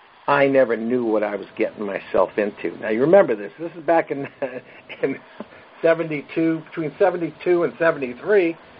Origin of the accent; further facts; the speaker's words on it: Brooklyn, New York, United States; I'm a guy from Brooklyn, New York, ladies and gentlemen. The only green and grass and trees I ever knew was in a park when I was playing baseball in Little League.